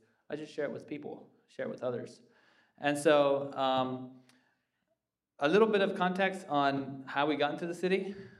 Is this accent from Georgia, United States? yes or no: no; Baltimore, Maryland, United States; Baltimore